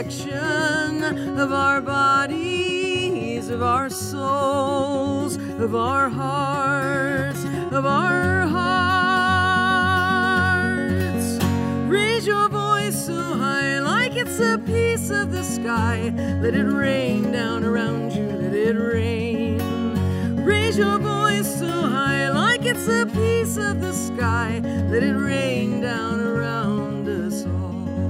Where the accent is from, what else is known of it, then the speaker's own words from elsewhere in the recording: Marquette, Michigan, United States; I grew up in Marquette, Michigan.